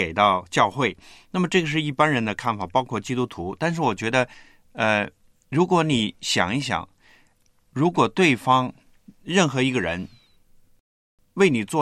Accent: China; 我们中国人很讲关系

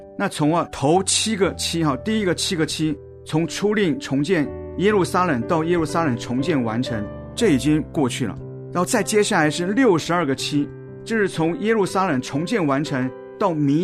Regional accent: Taiwan; 我是从台湾来的，台湾在最近发生了大地震

